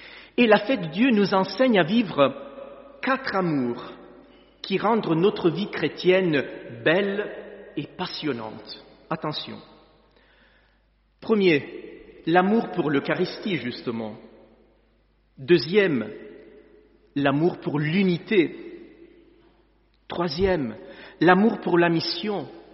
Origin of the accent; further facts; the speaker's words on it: Italy; born there; French is a second language; un grand miracle survenu dans mon pays natal, en Italie